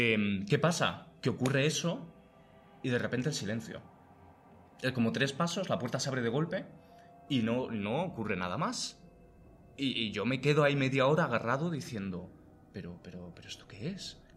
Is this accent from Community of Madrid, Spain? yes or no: yes; Madrid, Community of Madrid, Spain; Sí, soy madrileño.